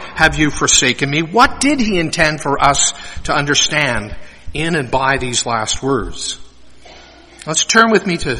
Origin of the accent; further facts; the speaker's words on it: Winnipeg, Manitoba, Canada; born there; I was born in Winnipeg.